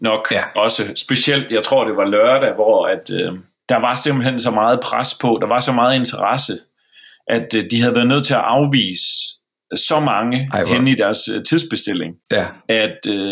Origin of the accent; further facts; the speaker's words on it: Jutland, Denmark; Jeg er jyde, ikke?